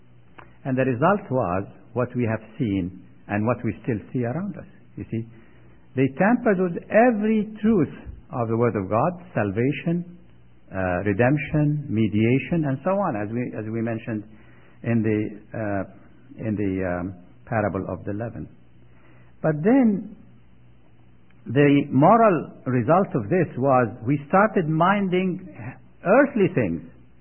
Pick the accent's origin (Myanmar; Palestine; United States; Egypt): Egypt; You see, I grew up in Egypt. My parents were Orthodox believers, and the Orthodox Church claims that Saint Mark